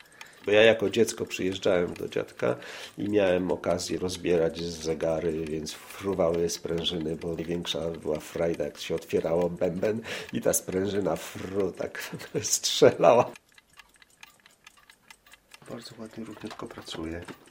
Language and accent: Polish; Lidzbark Warmiński, Warmian-Masurian Voivodeship, Poland; wtedy jeszcze mieszkałem w Lidzbarku Warmińskim, urodziłem się w ogóle tam.